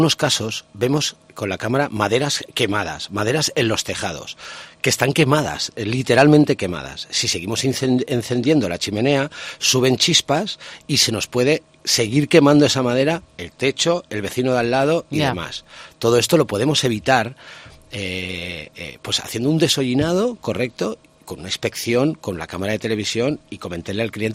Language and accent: Spanish; Novés, Castilla-La Mancha, Spain; Pues de Canfrán aquí o de mi pueblo, de Novés, hacia aquí.